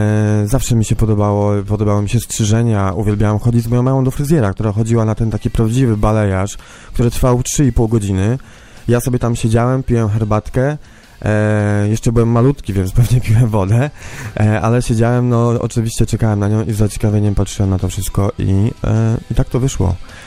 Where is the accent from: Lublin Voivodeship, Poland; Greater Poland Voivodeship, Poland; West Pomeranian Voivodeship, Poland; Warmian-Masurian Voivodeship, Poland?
West Pomeranian Voivodeship, Poland; Chojna; Ja jestem z Chojny. Ja pochodzę z Chojny.